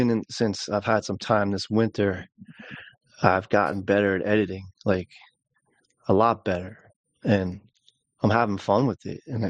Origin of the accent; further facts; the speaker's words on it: New York, United States; I am slow, even though I'm from New York, I'm pretty slow